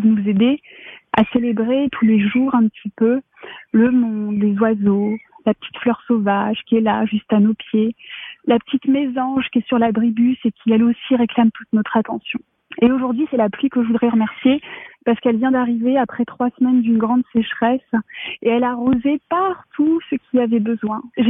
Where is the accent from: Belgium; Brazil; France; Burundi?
Brazil; Je suis brésilienne et j'ai grandi dans ces soi-disant bidonvilles du nord du Brésil et de Rio